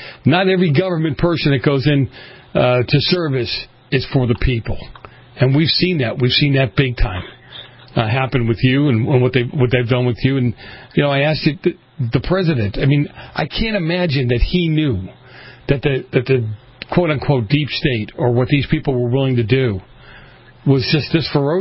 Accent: Boston, Massachusetts, United States; I grew up in Boston during the 70s and heavy mafia influence.

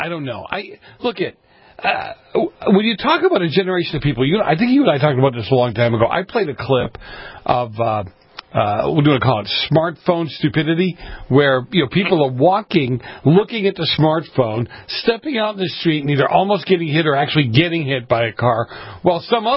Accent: Boston, Massachusetts, United States; Growing up in Boston, they had the train stations, right?

